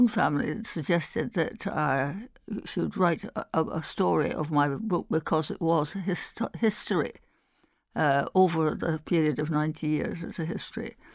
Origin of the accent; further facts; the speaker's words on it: Perth, Scotland, United Kingdom; born there; I was born on a farm to a farmer's, and my mother was a townie, but they set up on a farm, and I was born there near Perth.